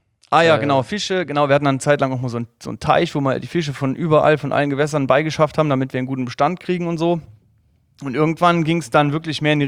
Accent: Saarland, Germany; ich komme aus dem Saarland, 30 Jahre habe ich gesagt.

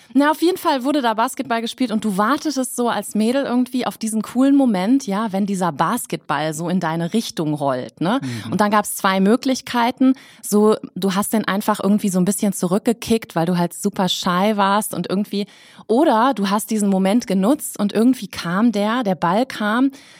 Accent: Mülheim an der Ruhr, North Rhine-Westphalia, Germany; Ich komme aus Mülheim an der Ruhr.

